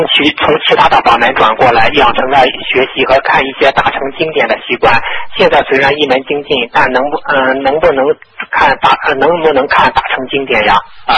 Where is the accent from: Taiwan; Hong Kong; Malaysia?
Malaysia; 我是来自马来西亚，我才在马来西亚，